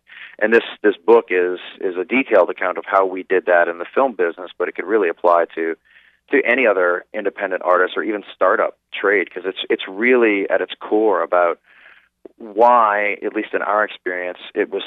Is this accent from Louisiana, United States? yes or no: yes; New Orleans, Louisiana, United States; Well, you know, we grew up in the suburbs